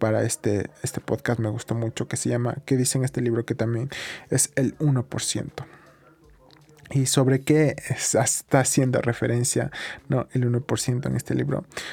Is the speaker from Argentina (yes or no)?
no; Ecuador; al menos aquí en mi país, en Ecuador, hay diferentes librerías